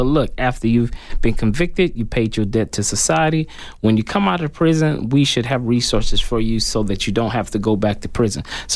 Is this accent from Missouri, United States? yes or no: no; Michigan, United States; Where I'm from, I'm born and raised in Michigan, so we didn't call them county attorneys.